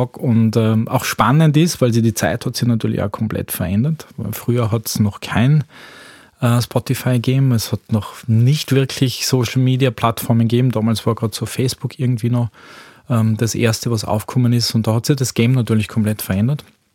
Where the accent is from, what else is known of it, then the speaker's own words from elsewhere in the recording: Tyrol, Austria; now in Vienna, Austria; ich bin ursprünglich aus Tirol. Wohne aber jetzt doch schon 23, 24 Jahre in Niederösterreich, respektive Wien.